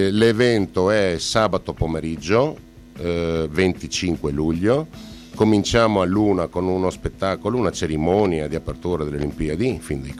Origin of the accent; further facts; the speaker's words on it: Trieste, Friuli-Venezia Giulia, Italy; pur essendo triestino doc